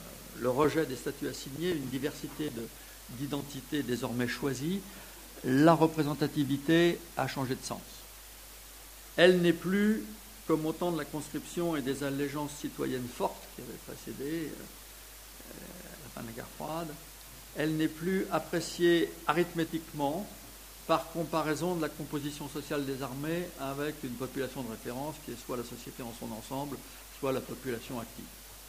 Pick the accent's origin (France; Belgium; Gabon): France; on peut le faire en tant que Français